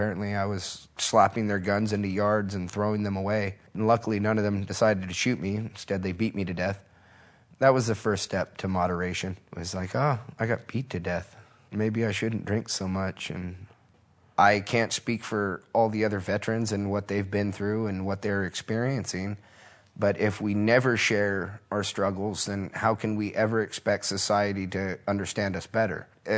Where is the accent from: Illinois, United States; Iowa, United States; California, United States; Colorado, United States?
California, United States; Riverside County; where I grew up in Riverside County, I was the first one to make it home other than in a body bag.